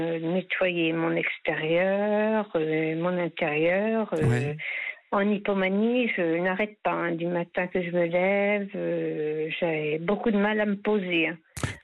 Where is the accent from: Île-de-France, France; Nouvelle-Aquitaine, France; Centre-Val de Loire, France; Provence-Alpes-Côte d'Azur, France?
Centre-Val de Loire, France; Bourges; moved away as an adult; Il y a bientôt 3 ans que je suis là, sinon je suis originaire de Bourges, dans le Berry.